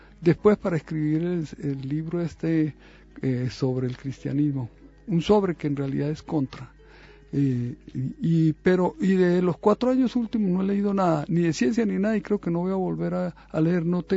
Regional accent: Medellín, Antioquia, Colombia; born there; la casa donde yo nací todavía existe, es en un barrio viejo de Medellín que todavía no han tumbado

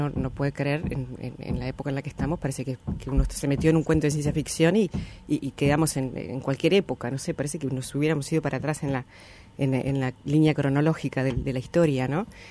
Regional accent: Uruguay; como uruguaya laica, digamos, no la que fue al espacio, sino la criada en la escuela laica de Uruguay.

